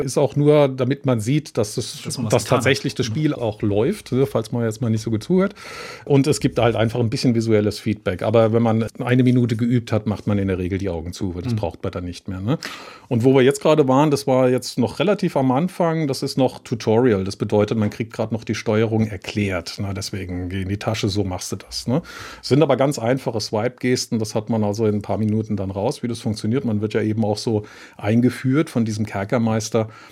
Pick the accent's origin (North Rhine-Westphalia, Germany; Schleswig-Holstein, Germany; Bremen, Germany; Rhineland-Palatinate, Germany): Rhineland-Palatinate, Germany; Mainz; Ich bin Mainzer, ja.